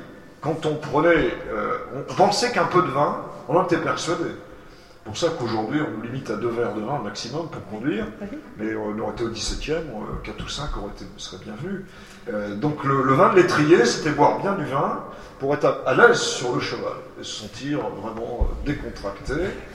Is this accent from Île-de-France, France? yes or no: no; Vichy, Auvergne-Rhône-Alpes, France; Mon enfance s'est très mal passée, puisque j'ai passé mon enfance à Vichy.